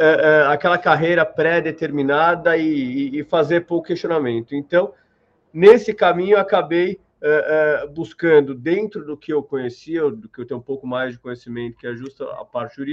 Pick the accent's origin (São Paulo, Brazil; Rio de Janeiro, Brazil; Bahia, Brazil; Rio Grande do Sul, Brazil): São Paulo, Brazil; eu sou de São Paulo, vivi a minha vida toda aqui em São Paulo, fiz direito na faculdade de direito lá do São Francisco